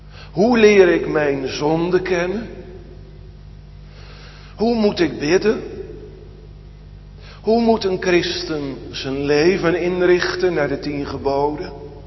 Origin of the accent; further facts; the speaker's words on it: Sliedrecht, South Holland, Netherlands; Vroeger in Sliedrecht, waar ik ben opgegroeid, kwamen mijn broer en ik wel eens bij een man die een kast vol boeken had.